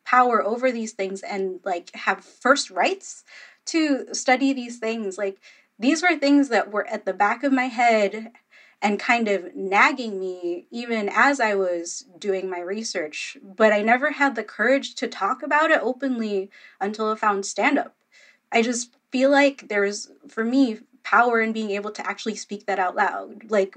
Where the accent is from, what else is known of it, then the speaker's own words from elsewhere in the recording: Philippines; But the fact that I'm Filipino